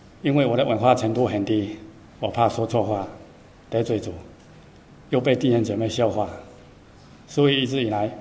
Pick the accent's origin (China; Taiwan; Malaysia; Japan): China; Nongtian; 那时候在我们家乡农田镇附近有一座山，名叫葫芦山